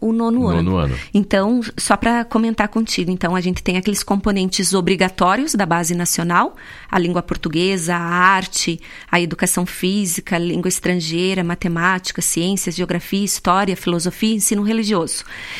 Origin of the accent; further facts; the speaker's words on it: Vacaria, Rio Grande do Sul, Brazil; a nossa identidade enquanto gaúchos, vacarianos